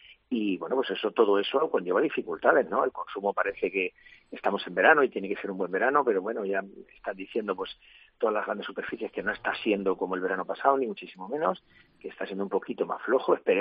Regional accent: Santa Cruz, Castilla-La Mancha, Spain; Yo tengo un pueblo que es Santa Cruz, una ciudad que es Ciudad Real, y mi pueblo de mar que...

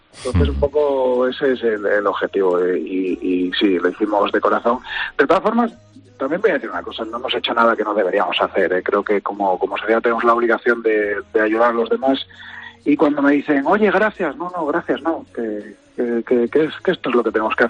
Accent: Jaraíz de la Vera, Extremadura, Spain; now in Valladolid, Spain; Yo siempre digo que soy vallisoletano de adopción y jaraiceño de corazón. Eso no me lo quita nadie. El olor a pimentón, ese le voy a tener hasta el día que desaparezca.

